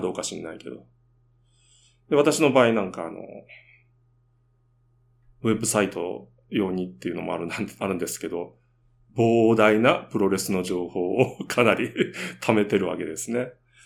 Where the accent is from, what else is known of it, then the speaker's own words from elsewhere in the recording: Hiroshima, Japan; うちの田舎でもね、週末になると2時間以上かけて列車で広島市内まで出て塾に通ってるような子たちもいました。